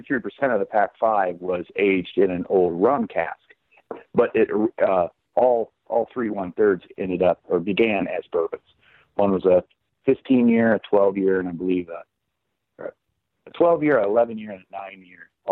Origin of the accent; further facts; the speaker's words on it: Illinois, United States; moved away; She just doesn't have a ton of time since we're originally from Central Illinois. So when we moved out here, lack of grandmas really puts a hamper on whether you have a babysitter or not